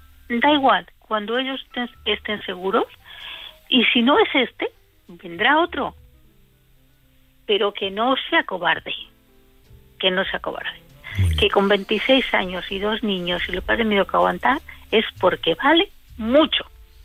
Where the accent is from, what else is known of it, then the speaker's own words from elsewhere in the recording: Ávila, Castile and León, Spain; now in Barcelona, Spain; sí, soy de Ávila. Ah, muy lo que pasa es que llevo 44 años en Barcelona.